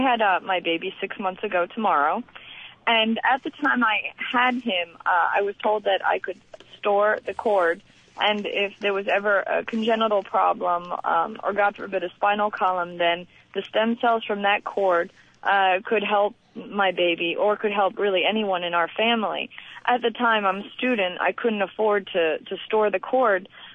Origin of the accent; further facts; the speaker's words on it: United States; That's actually why I, as an American, go to the voting polls